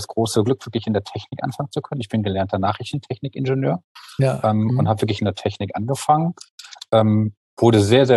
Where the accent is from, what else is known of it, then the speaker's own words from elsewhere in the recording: Mülheim an der Ruhr, North Rhine-Westphalia, Germany; now in Freiburg, Germany; Ich habe in Mülheim an der Ruhr die ganze Zeit gewohnt und bin jetzt quasi erst seit 6 Jahren hier nach Freiburg gezogen.